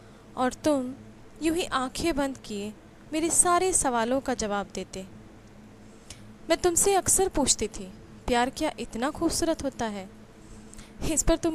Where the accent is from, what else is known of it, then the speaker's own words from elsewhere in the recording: Delhi, India; मैं दिल्ली की रहने वाली हूँ